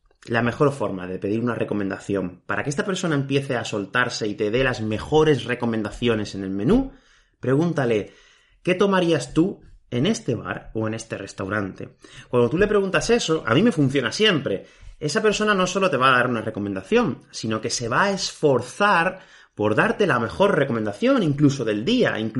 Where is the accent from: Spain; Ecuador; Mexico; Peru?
Spain; Málaga, Andalusia; te vienes aquí a Málaga, de donde yo soy, Málaga